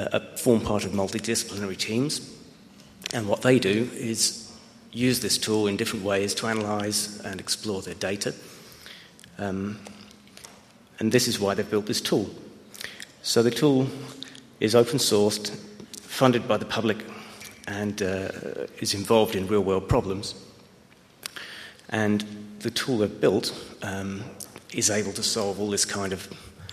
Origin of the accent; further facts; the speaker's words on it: London, United Kingdom; from London.